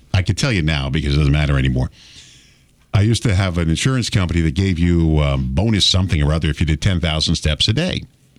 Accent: Massapequa, New York, United States; also born or lived in Bronx; Now, I grew up in a town of Massapequa. I'm from the Bronx, but I grew up in Massapequa.

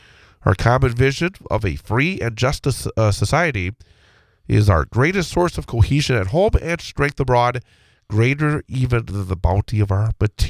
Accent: Rothschild, Wisconsin, United States; Remember, I lived in Rothschild. I grew up in Rothschild. I went to Rothschild School.

